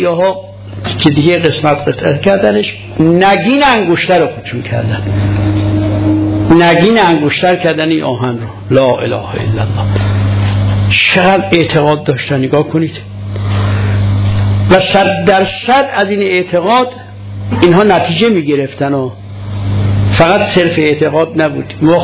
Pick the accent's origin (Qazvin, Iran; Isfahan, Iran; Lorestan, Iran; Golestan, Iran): Qazvin, Iran; برای قزوین خودمون، برای قزوین شهر خودمون آمد